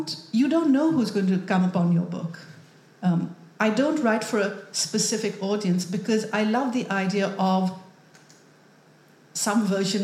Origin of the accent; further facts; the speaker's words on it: Karachi, Sindh, Pakistan; But I grew up in Karachi reading the English language novel